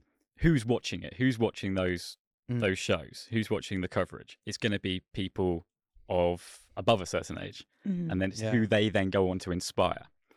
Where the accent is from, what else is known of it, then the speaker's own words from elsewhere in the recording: South East England, United Kingdom; locally, where I grew up in Buckinghamshire, and eventually nationally